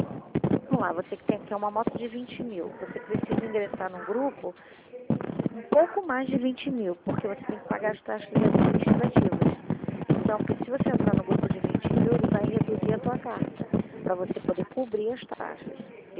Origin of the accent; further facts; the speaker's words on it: Rio de Janeiro, Brazil; eu sou aqui do Rio de Janeiro, da Central do Rio, nós ficamos no MEI. Então, eu sou do Rio Meier